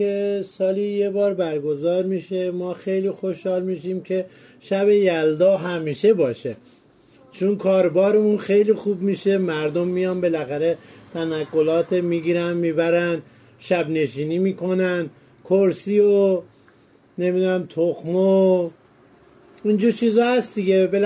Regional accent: Khoy, West Azerbaijan, Iran; بچه آذربایجان غربی هستم. خوی

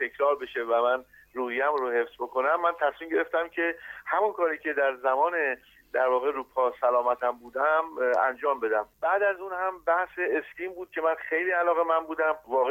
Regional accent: Tehran, Tehran Province, Iran; والا من تهرانی هستم. خب ریشمون هم مادرم بچه های سنگلج هستم، بچه های سنگلج تهران هستم. پدرم هم اهل طالاقان هست. منتها من خودم دیگه به واسطه که در تهران بودم و زندگی همش

